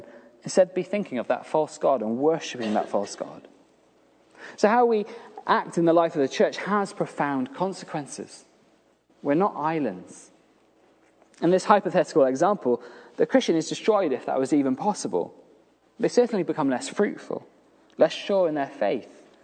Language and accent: English; United Kingdom; do here in Britain, we have the sense that we are independent, and it's so entwined in our sense of being British.